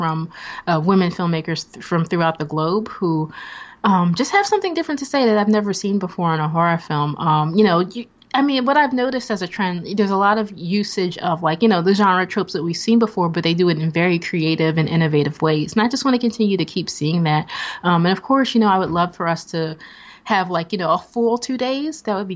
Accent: Philadelphia, Pennsylvania, United States; I'm coming from Philly, so it's in Brattleboro, Vermont.

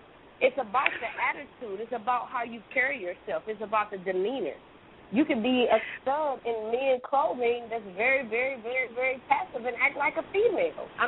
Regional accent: Detroit, Michigan, United States; Well, I'm from Detroit.

